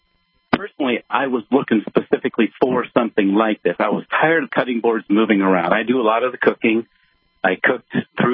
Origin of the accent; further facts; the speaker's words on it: Phoenix, Arizona, United States; Well, Phoenix, Arizona, in the great sunshine desert state.